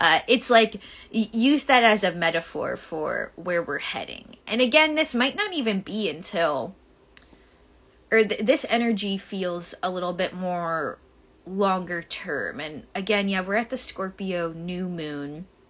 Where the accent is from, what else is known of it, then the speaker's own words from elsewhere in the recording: United States; One of the most profound moments of my life as an American was when I visited Vietnam.